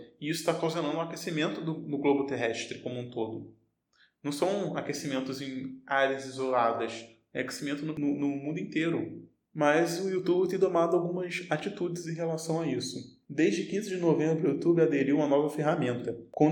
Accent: Rio de Janeiro, Brazil; Apesar que eu sou do Rio também, né?

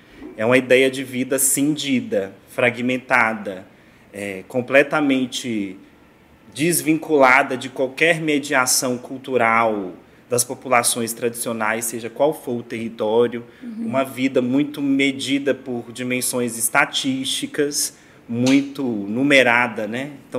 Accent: Minas Gerais, Brazil; also born or lived in São Paulo; de duas famílias rurais do norte de Minas, eu fui parido em São Paulo, só que eu nasci no Gerais, eu nasci no norte de Minas

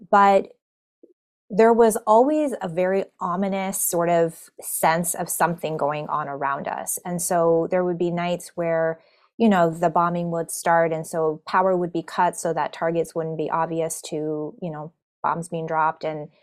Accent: Portland, Oregon, United States; born there; she actually came to the United States and gave birth to me in Portland, Oregon. So that's where I was born.

